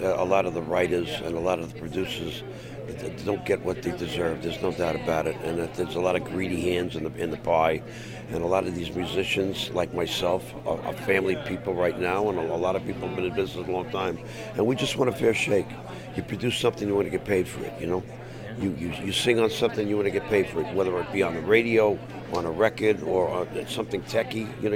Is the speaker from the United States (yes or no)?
yes; Oakland, California, United States; But I'm actually from Oakland, California.